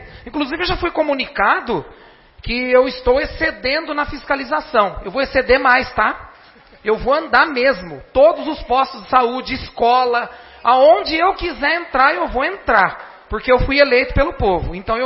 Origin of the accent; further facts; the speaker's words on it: Brazil; born there; Eu nasci na beira do buracão, na Vila Rebelo, e pretendo morrer onde eu estou morando, na minha vila.